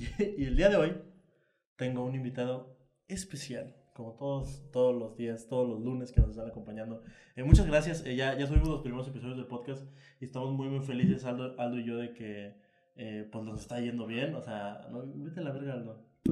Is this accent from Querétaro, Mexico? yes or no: yes; Querétaro, Mexico; le dije, vengo de Querétaro